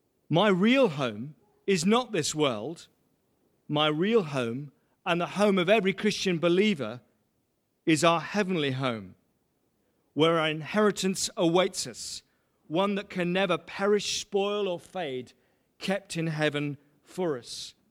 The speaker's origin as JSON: {"language": "English", "region": "England", "country": "United Kingdom", "tie": "born or raised there", "lives_now": "Australia", "said": "Since I was born and raised in England, and I've got my Australian passport, the country in which my dad was born and generations before him. Two nations, two homes. One of my past and one of my present."}